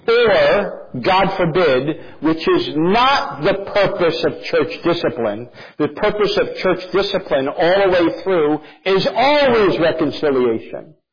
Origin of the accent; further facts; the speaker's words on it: New Jersey, United States; But I'm from New Jersey, so I understand.